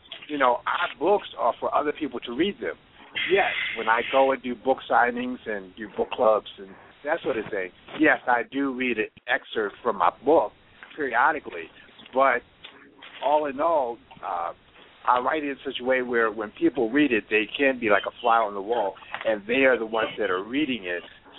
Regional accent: Baltimore, Maryland, United States; I'm from Baltimore, Maryland. And I still currently live in Baltimore, Maryland.

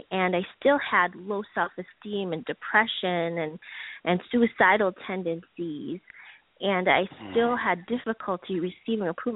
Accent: Toronto, Ontario, Canada; So I grew up thinking that I was just Sikh. I grew up in Toronto, Canada, and Sikhism and our culture, religion and culture in our background is intertwined.

